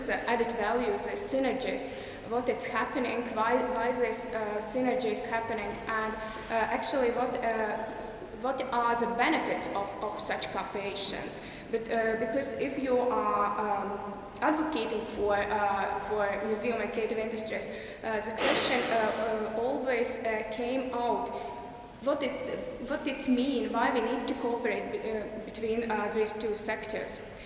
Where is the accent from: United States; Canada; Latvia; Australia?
Latvia; I'm from Latvia